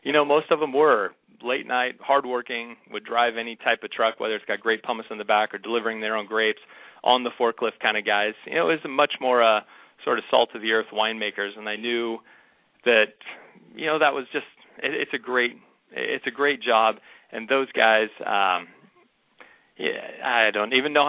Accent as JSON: {"language": "English", "town": "Sonoma", "region": "California", "country": "United States", "tie": "born or raised there", "said": "I was born and raised in Sonoma, so certainly being in the area"}